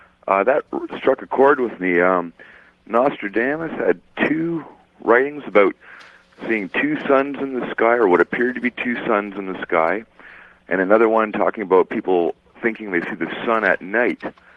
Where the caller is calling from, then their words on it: Salt Spring Island, British Columbia, Canada; I'm calling from Salt Spring Island, British Columbia.